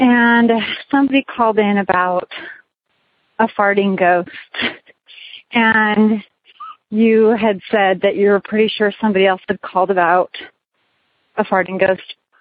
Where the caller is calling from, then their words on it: Las Vegas, Nevada, United States; Hi, Tony. I'm calling in from Las Vegas, Nevada.